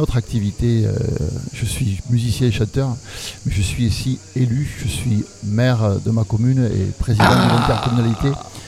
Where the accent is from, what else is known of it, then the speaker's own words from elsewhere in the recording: Toulouse, Occitanie, France; accent: Toulouse; moi, je suis de Toulouse, ça s'entend à mon accent. On m'a dit souvent que quand je chante, il n'y a pas d'accent. Mais j'assume.